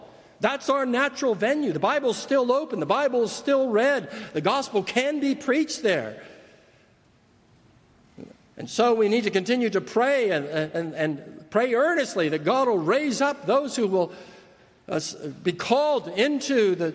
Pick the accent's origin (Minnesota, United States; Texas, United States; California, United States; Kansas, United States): California, United States; I'm a Californian. We play volleyball. I love volleyball.